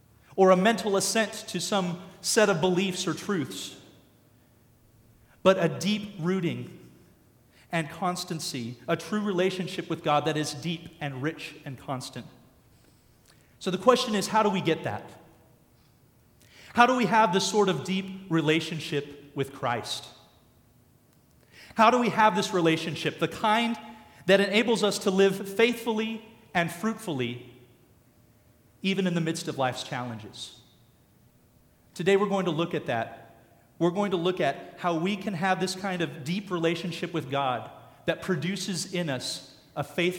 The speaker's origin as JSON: {"language": "English", "town": "Vancouver", "region": "Washington", "country": "United States", "tie": "born or raised there", "said": "I grew up in the beautiful Pacific Northwest. I grew up in Vancouver, Washington, not to be confused with Vancouver, Canada, but the one that's right across the river from Portland."}